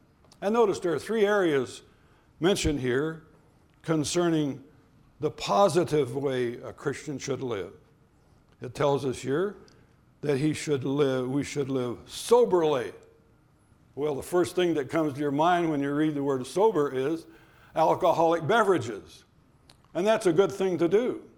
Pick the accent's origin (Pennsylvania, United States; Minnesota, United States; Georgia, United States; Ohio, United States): Ohio, United States; Dayton; I was a young boy, a young lad growing up in Dayton, Ohio.